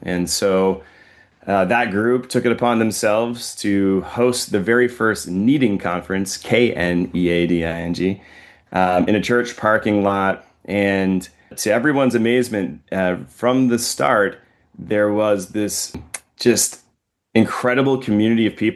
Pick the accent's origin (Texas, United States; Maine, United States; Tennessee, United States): Maine, United States; I grew up in Aroostook County, where as among a group of a family that had grown potatoes on both sides of my family for a long time